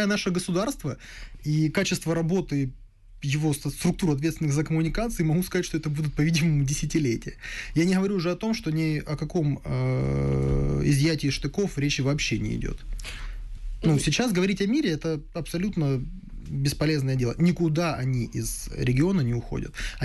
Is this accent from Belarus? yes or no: no; Makiivka, Donetsk Oblast, Ukraine; also born or lived in Kharkiv; Я русскоговорящий, я родом из Донецка, ну, точнее, я родом из Харькова, большую часть жизни я прожил в Макеевке.